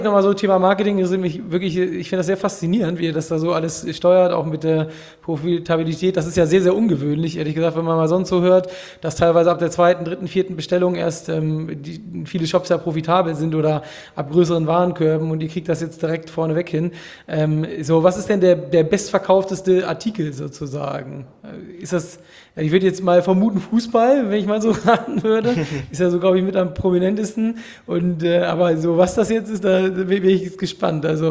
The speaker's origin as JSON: {"language": "German", "region": "Hamburg", "country": "Germany", "said": "ich komme ja hier aus Hamburg"}